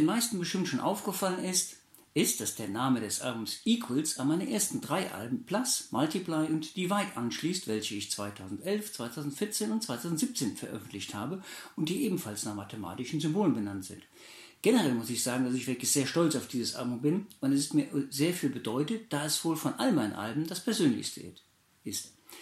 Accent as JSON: {"language": "German", "region": "East of England", "country": "United Kingdom", "tie": "born or raised there", "said": "Ich bin in Suffolk aufgewachsen und lebe immer noch da und ich spiele meine Musik dort."}